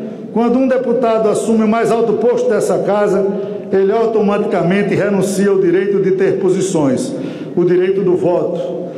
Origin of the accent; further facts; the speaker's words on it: Alagoas, Brazil; venho de um estado pequeno, do Nordeste, a minha querida Alagoas